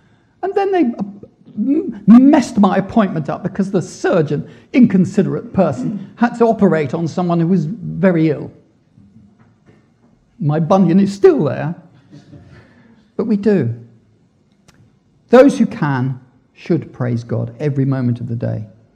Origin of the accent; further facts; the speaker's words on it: Scotland, United Kingdom; and being Scottish with long pockets and short arms, I do turn it off